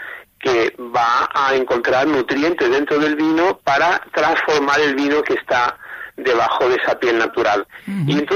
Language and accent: Spanish; Seville, Andalusia, Spain; principalmente hemos estado toda mi infancia ha sido en Sevilla.